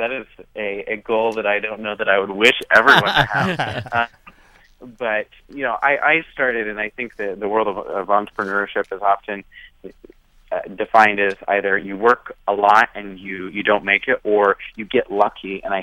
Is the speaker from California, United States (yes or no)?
no; Nebraska, United States; Yeah, so I am from Nebraska originally